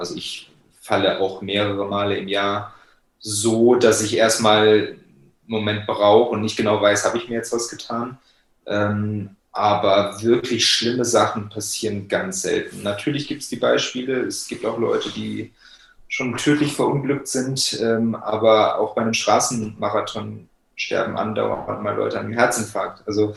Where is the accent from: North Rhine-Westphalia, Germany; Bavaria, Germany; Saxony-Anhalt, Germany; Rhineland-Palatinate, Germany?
North Rhine-Westphalia, Germany; Bonn; Der ging in meiner Heimat in Bonn in Deutschland über 71 Kilometer über einen Fernwanderweg.